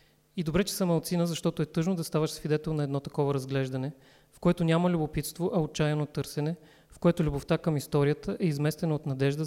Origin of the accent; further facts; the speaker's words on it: Sofia, Sofia City, Bulgaria; и съм от София